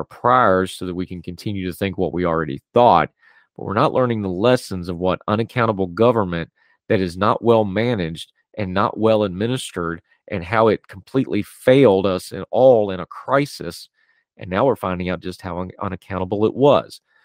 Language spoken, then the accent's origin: English; West Virginia, United States; You know very obviously that I'm from West Virginia. I'm proud to be from West Virginia. I love the state of West Virginia, but my beloved home state has problems